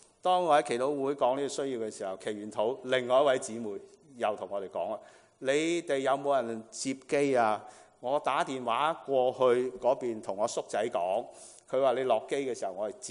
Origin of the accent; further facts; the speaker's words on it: Hong Kong; now in Vancouver, Canada; 1991年的2月1号我由香港移民来温哥华飞到来，就是星期六